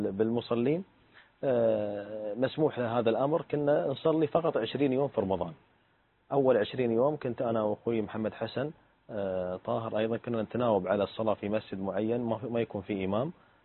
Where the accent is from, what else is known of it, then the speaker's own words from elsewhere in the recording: Qatar; كانوا بالفعل بالنسبة لنا إحنا كأئمة قطريين كانوا قدوات